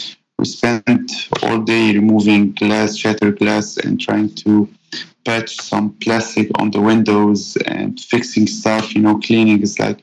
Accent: Lebanon; living in Lebanon, like, or being born and raised in Lebanon

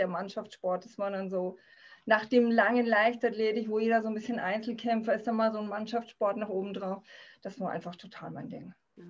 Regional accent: Bayreuth, Bavaria, Germany; also ich komme aus Bayreuth, ne? Das ist jetzt nicht so eine wahnsinnig große Stadt.

